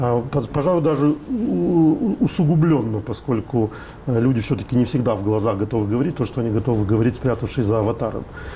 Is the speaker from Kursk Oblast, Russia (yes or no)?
no; Moscow, Russia; Я москвич, хожу по Москве в том виде, в котором я хожу.